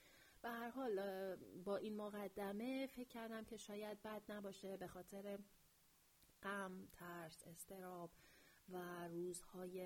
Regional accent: Iran; به عنوان یه ایرانی آدم خجالت میکشه

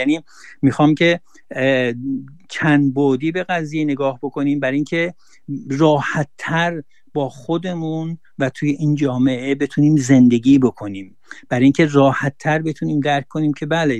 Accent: Iran; now in Sweden; ما نمیتونیم بگیم که بله ما مهاجریم، ما ایرانی هستیم، اصلا سوئد به ما چه ارتباطی داره.

